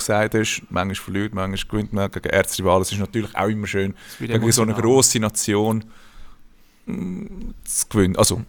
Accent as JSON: {"language": "German", "country": "Austria"}